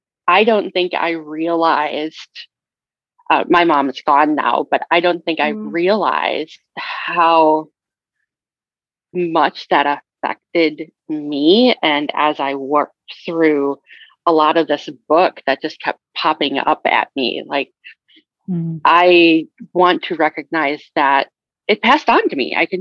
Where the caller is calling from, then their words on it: Wisconsin, United States; I'm coming in from Wisconsin. So right outside of Madison, the state capital.